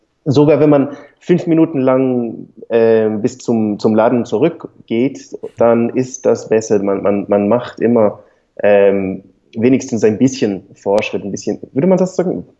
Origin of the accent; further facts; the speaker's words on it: England, United Kingdom; accent: English; German is a second language; Für mich aber als Engländer mit deutlichem englischen Akzent ist es eher schwieriger zu sagen, ich verstehe dein Englisch nicht.